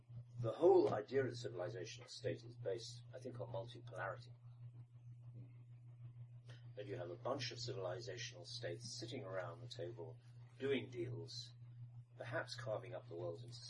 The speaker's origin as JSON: {"language": "English", "country": "United Kingdom", "said": "But of course, being British, I thought that a European history textbook is probably not the way to actually tell that story."}